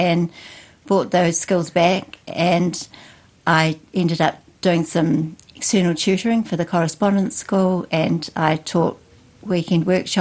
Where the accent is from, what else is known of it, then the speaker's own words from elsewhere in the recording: Wellington, New Zealand; also born or lived in Auckland; now in Wairarapa, New Zealand; And I was originally from Wellington, very much a Wellingtonian, then moved to Auckland, and then 20 years ago, my husband and I and our two children moved to the Wairarapa.